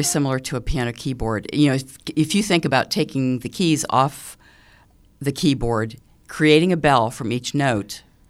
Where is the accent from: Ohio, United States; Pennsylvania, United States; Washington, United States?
Pennsylvania, United States; Butler; I'm from Butler, Pennsylvania.